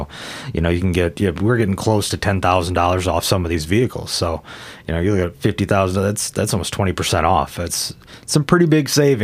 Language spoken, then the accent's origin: English; Prairie du Chien, Wisconsin, United States; I grew up in Prairie du Chien, you know, smaller town.